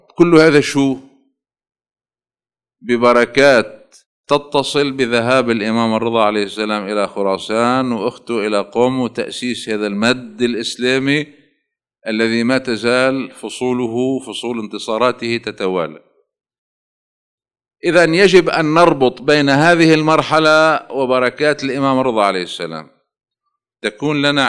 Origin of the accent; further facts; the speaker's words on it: Yater, South Governorate, Lebanon; also born or lived in Najaf, Iraq; أنا معايش هالمرحلة، جيت من النجف سنة 67 وكنت في ياطر وصارت النكسة